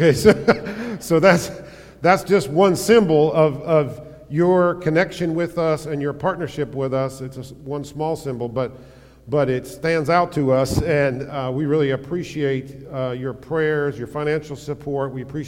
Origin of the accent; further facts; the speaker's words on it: Tennessee, United States; And I was growing up in Northeast Tennessee.